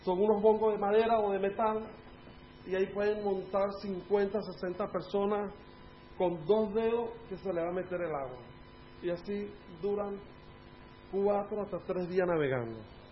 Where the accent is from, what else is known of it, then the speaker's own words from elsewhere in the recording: Puerto Ayacucho, Amazonas, Venezuela; Estoy de ahí, de Puerto de Ayacucho, y ahí lo que me hay es indígena, porque de donde yo soy es la capital